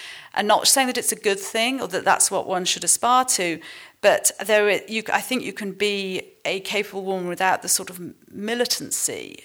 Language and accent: English; England, United Kingdom; I do think feminism, such as it is, takes a slightly different form as an English person.